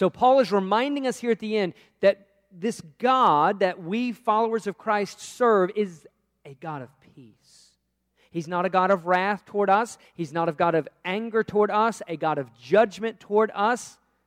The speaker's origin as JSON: {"language": "English", "region": "Virginia", "country": "United States", "tie": "born or raised there", "said": "Born and raised in the South. I was in Virginia, it is in the South."}